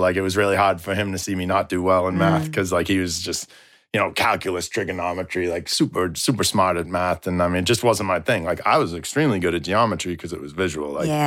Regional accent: Melrose, United States; I grew up in Melrose, and I mean, I had those friends since, you know, kindergarten, elementary school.

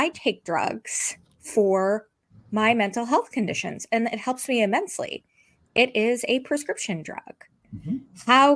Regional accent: Nebraska, United States; I shared with you, I'm from Nebraska.

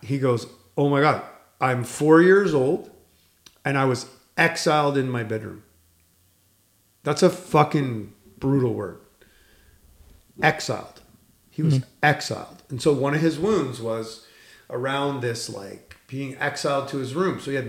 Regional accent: Canada; we're Canadian, by the way

